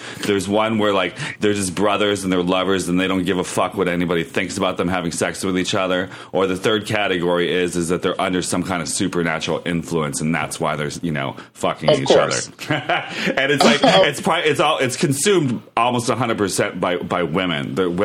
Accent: Erie, Pennsylvania, United States; You know, I'm from Erie, Pennsylvania, and the Battle of Lake Erie was the deciding war of the War of 1812.

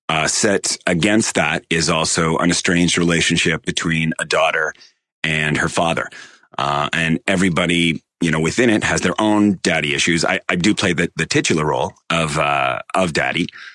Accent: Toronto, Ontario, Canada; So I'm originally from Toronto

